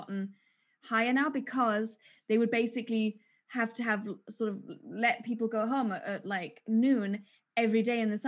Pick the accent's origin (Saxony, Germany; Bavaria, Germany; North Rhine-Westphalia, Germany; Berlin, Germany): Bavaria, Germany; Munich; now in London, United Kingdom; perspective comes from growing up in Munich, right?